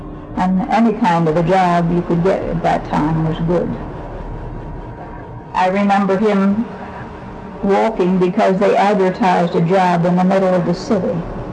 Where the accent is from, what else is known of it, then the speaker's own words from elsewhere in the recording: Baltimore, Maryland, United States; I was born down in East Baltimore, down on O'Donnell Street, down by the waterfront.